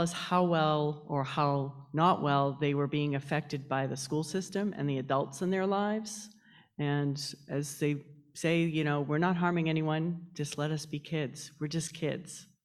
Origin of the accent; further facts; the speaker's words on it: Massachusetts, United States; moved away as an adult; also born or lived in California; Born and raised in Massachusetts, and spent half my life there, and then I moved out to California